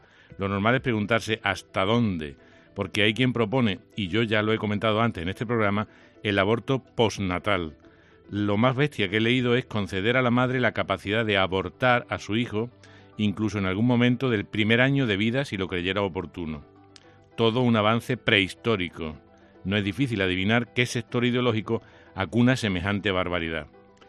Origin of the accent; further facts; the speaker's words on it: Andalusia, Spain; ninguna historia tan antigua y variada como la andaluza, a poco que conozcamos nuestras raíces.